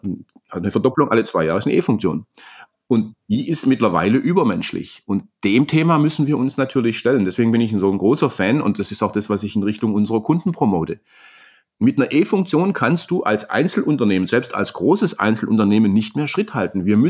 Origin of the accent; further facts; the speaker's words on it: Baden-Württemberg, Germany; Süddeutschland, wo ich herkomme, das hört man meinem Zungenschlag wahrscheinlich an, so zwischen Reutlingen und Crailsheim